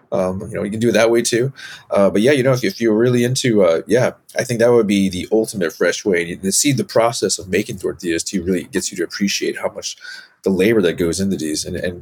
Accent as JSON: {"language": "English", "town": "Safford", "region": "Arizona", "country": "United States", "tie": "born or raised there", "said": "I think flour chips I grew up with in Arizona and Safford. But then I went to other places."}